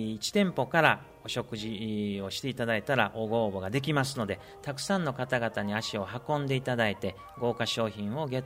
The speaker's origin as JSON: {"language": "Japanese", "region": "Ehime", "country": "Japan", "said": "私自身風早地方出身なんですけれども"}